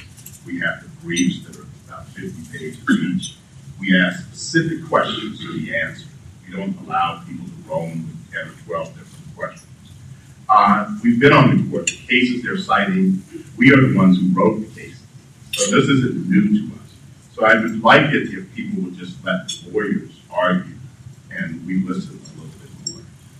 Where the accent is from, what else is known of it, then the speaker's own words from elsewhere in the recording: Savannah, Georgia, United States; moved away; I don't know where you're from originally, but I'm not from North Georgia. I'm not from Atlanta. I'm from Savannah. I left here, and I was trying when I stopped in Washington, D.C. in 1979. I was trying to get home.